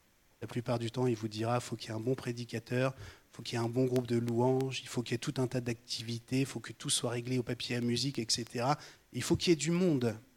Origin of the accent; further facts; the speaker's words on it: France; c'est normal, je suis français aussi